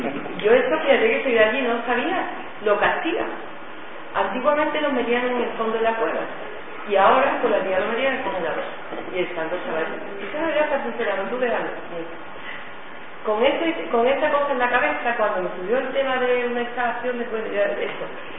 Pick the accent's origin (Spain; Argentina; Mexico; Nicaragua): Spain; Jerez de la Frontera, Andalusia; yo soy de Jerez, de la frontera